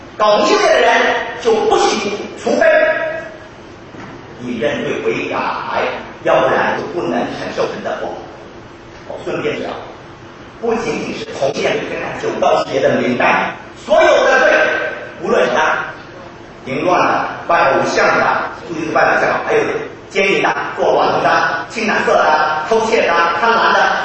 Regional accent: China; 我们中国人应当脸红，应当羞愧

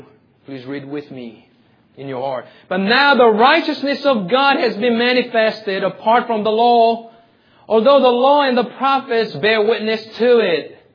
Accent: New York, United States; Korean American like me, I am in the OPC. And I say, I'm in the OPC, and they say, "Really? And where are you from?" I say, "Well, in New York." "Where in New York?" "On Long Island."

